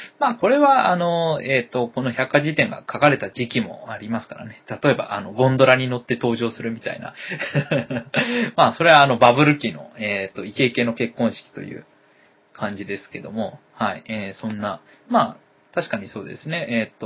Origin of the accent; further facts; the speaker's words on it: Beppu, Oita, Japan; 親が、大分県の臼杵市、母親が、大分県の別府市出身なんですが、僕は、別府市、で育ちました。